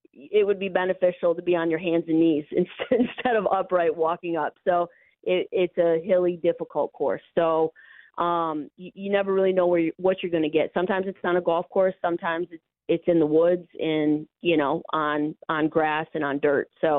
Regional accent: Michigan, United States; I grew up in Northern Michigan.

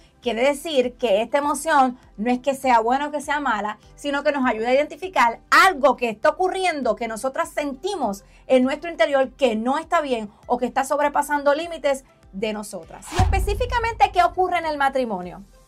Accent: Puerto Rico; como dicen en mi país Puerto Rico, enfogonadas.

